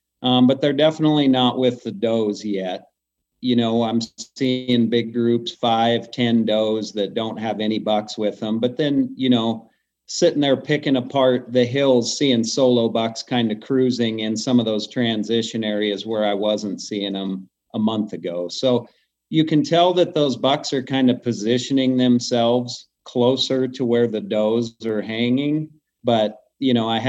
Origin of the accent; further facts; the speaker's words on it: Bozeman, Montana, United States; Yeah, to give you a background to who I am, I was born and raised in Bozeman, Montana.